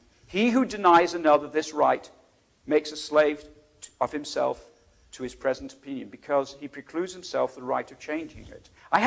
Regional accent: Lewes, South East England, United Kingdom; he lived in my hometown, Lewis.

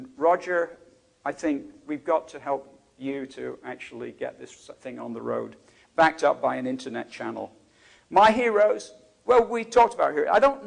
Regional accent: Lewes, South East England, United Kingdom; he lived in my hometown, Lewis.

